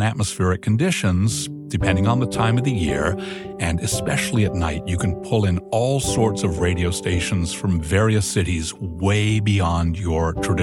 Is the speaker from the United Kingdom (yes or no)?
yes; England, United Kingdom; I was growing up in England